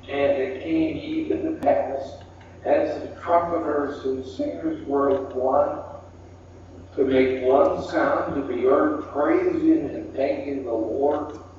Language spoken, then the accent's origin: English; Oklahoma, United States; I met my wife in Bible college. She was from Indiana, and I was from Oklahoma.